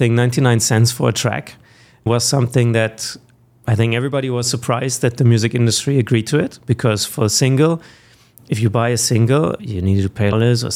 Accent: Germany; English is a second language; I mean, I grew up in Germany and I had to count my coins in the record shop

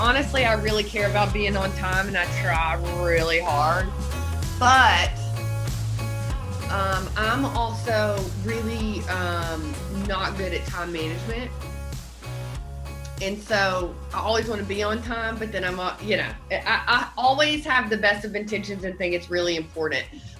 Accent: Southern US, United States; I'm from the South, and I thought, like, I'm from a small town, so I thought I was really from the country

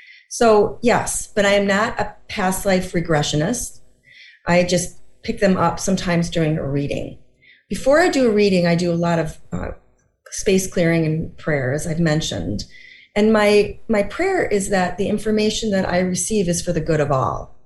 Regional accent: Minnesota, United States; Well, I'm from Minnesota. 50 degrees? That's a lovely day.

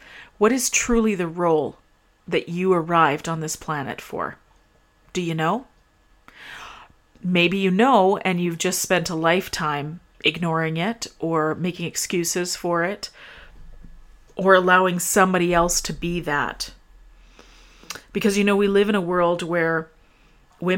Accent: Canada; I'm Canadian, which means it doesn't matter which candidate I would have voted for.

